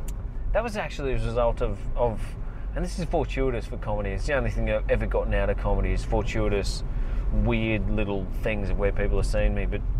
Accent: Brisbane, Queensland, Australia; now in Sydney, Australia; When I moved to Sydney, I'm from Brisbane. I moved to Sydney

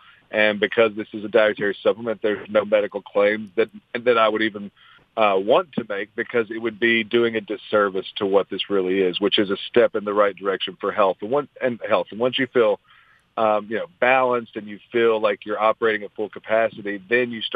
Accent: Kentucky, United States; Sure, but just like I'm from Kentucky and we're the bourbon capital of the world

